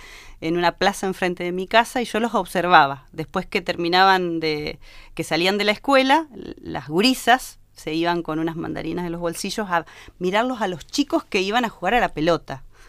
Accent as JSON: {"language": "Spanish", "town": "Paraná", "region": "Entre Ríos", "country": "Argentina", "tie": "born or raised there", "also_born_or_lived": "La Paz, Argentina", "said": "ya tengo todas los gajes de ser entrerriana, pues soy hija de dos entrerrianos, mis abuelos también. Y tenía 11 años cuando nos vinimos a la ciudad de Paraná."}